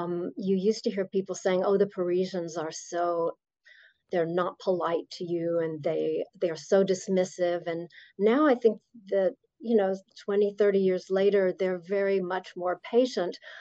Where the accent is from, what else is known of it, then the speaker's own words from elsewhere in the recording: New Mexico, United States; Well, since I come from New Mexico, first of all, taking a ship over, which was what students did.